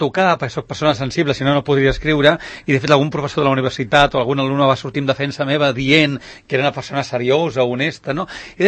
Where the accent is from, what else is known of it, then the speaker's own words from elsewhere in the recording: Reus, Catalonia, Spain; que jo sóc de Reus, nascut a Reus, on hi ha un centre psiquiàtric